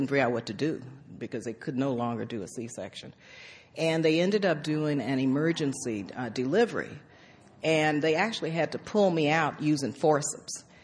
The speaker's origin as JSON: {"language": "English", "town": "El Paso", "region": "Texas", "country": "United States", "tie": "born there", "said": "I was born in El Paso, Texas, segregated El Paso, Texas, where 2% of the population is Black."}